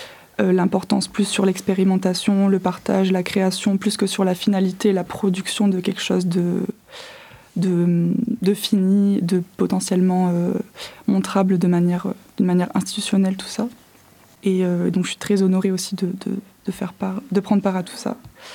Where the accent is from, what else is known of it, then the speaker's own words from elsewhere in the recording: Montpellier, Occitanie, France; Je viens aussi de Montpellier